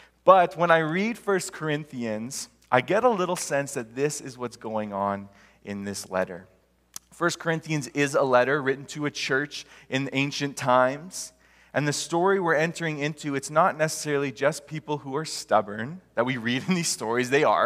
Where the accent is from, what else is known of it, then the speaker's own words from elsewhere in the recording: Alberta, Canada; I'm from Alberta, to preface that.